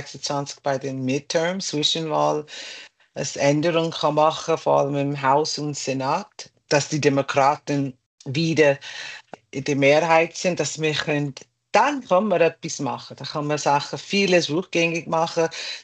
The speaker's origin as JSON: {"language": "German", "country": "United States", "second_language": "German", "said": "Für mich, es wird immer existieren als Amerikanerin. Also meine Familie sind in Amerika, bevor es überhaupt Amerika war. Also ich bin ein Drittel Native American."}